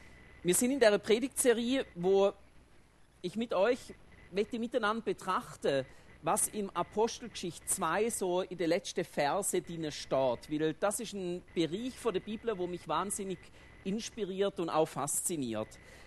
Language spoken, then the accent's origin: German; Switzerland; Weil bei uns in der Schweiz ist es ja nicht gerade so, dass Gemeinden wachsen.